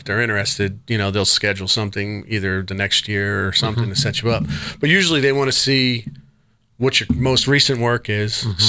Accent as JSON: {"language": "English", "region": "New York", "country": "United States", "tie": "born or raised there", "said": "Yeah, I had some in my hometown in New York. I think I've had about three up there."}